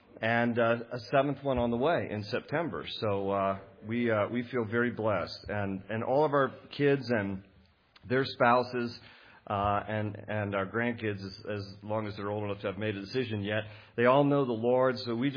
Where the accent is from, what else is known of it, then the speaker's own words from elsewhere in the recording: Washington, District of Columbia, United States; I'm a Washington, D.C. native guy. I was born in Washington, D.C.